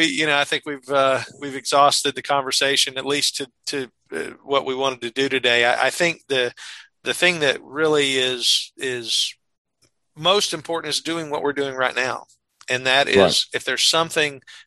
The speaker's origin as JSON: {"language": "English", "region": "the South", "country": "United States", "said": "Well, it's because we're both from the South."}